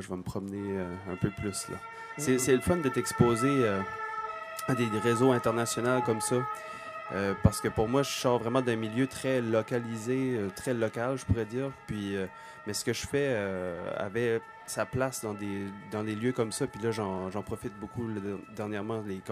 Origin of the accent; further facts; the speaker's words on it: Caraquet, New Brunswick, Canada; born there; Caraquet, dans la péninsule acadienne.